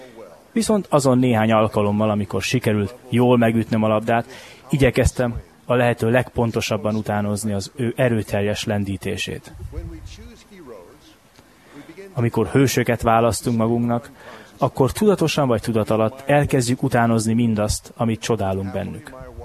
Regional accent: Princeton, New Jersey, United States; Hungarian is a second language; Az Egyesült Államokban, New Jersey állam Princeton nevű városában születtem és nőttem fel.

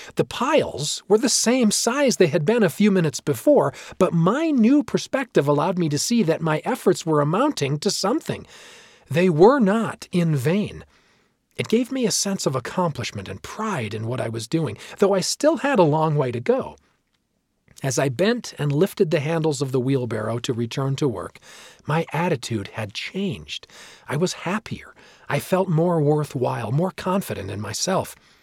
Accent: Orem, Utah, United States; When I was 13 years old and growing up in Orem, Utah, USA, my great-uncle Ash called and said he had a summer job for me.

